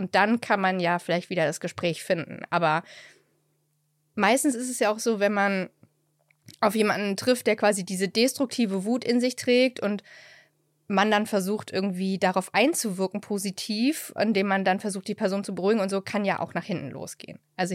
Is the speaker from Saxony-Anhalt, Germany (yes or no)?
yes; Halle, Saxony-Anhalt, Germany; born there; Aber ich bin ja in der DDR geboren und es gibt den Moment von so, wo wir in Halle sitzen